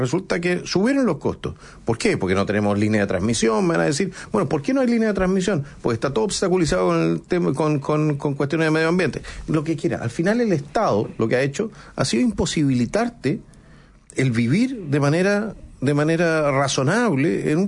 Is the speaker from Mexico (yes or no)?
no; Austria; now in Chile; porque yo vengo de Austria, ¿ya? O llegué hace 6 años acá